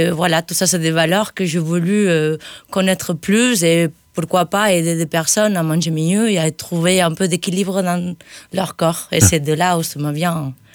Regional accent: Spain; French is a second language; now in France; arrivé en Aveyron en 2017 après avoir vécu dans plusieurs pays de l'Europe. Donc avec mon accent, vous allez voir, je viens pas de France, je viens d'Espagne

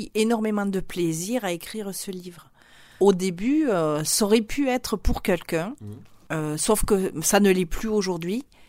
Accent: Occitanie, France; moved away as an adult; J'ai quitté l'Aveyron et je suis partie à Paris, à la Sorbonne

